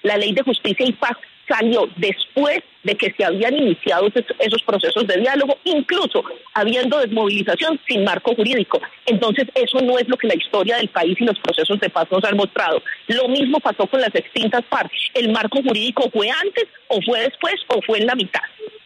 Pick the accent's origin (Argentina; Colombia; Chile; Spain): Colombia; Antioquia; accent: paisa; yo soy una paisa de aquí, he coordinado este proceso, la mayoría de la delegación es paisa, hablamos en paisa, entendemos el código cultural de paisas